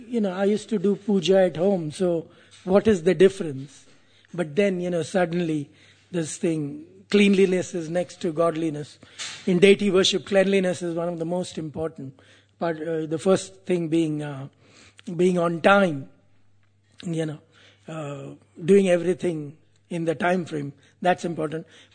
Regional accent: India; Like, I'm from India, so I'm used to cow urine, smell of cow urine.

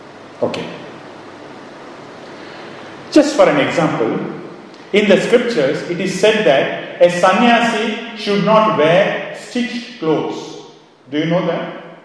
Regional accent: India; Yes, I am from India. In South India, they walk, you know, when you go to the temple.

